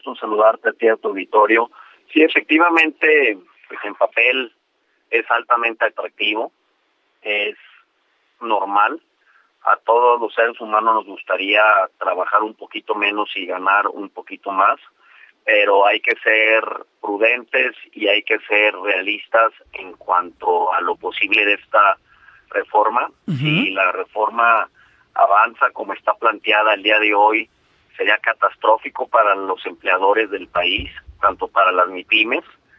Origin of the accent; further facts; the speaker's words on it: Mexico; todos somos mexicanos